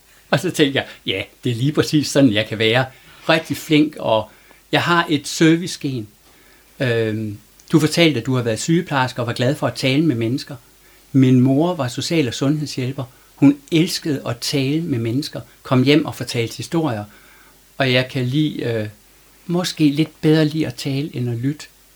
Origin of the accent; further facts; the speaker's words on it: Vejle, Region of Southern Denmark, Denmark; moved away as an adult; now in Sæby, Denmark; så er jeg født og opvokset i Vejle og boet der i 20 år. Og det er jo min hjemstavn. Det er jo der, mit hjerte banker.